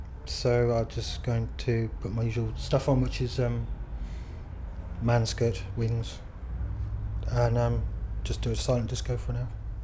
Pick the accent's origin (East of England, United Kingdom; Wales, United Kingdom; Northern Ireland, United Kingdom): East of England, United Kingdom; Cambridge; born there; I lived in London. I was born in Cambridge.